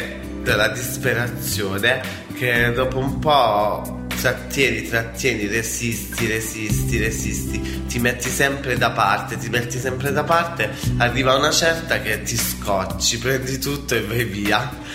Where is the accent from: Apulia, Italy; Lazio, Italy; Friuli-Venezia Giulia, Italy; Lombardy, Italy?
Apulia, Italy; ho 23 anni e vengo dalla provincia di Foggia.